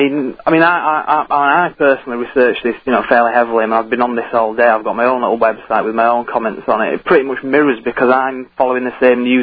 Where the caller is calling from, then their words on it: Skipton, Yorkshire and the Humber, United Kingdom; No, Skipton, North Yorkshire.